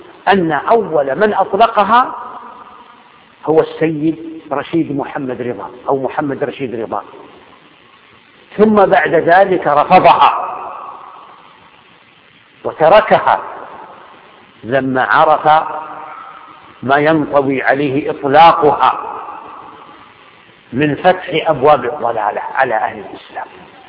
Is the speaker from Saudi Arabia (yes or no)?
yes; Saudi Arabia; حتى في بلادنا السعودية